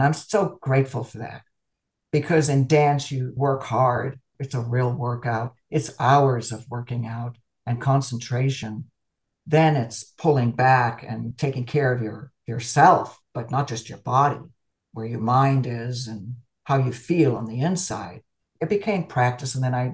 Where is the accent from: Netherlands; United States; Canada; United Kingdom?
Netherlands; Amsterdam, North Holland; And I grew up in Amsterdam.